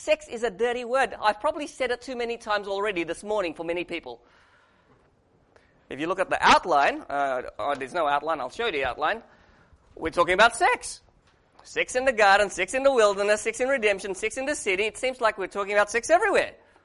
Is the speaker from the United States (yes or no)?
no; Australia; When I was a high school student, I studied in Australia. I can speak Indonesian a little bit, but I grew up in Australia.